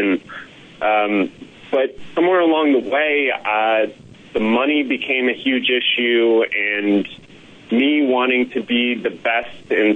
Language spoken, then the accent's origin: English; Colorado, United States; moved away; So I'm from Colorado, and I moved out to Silicon Valley, basically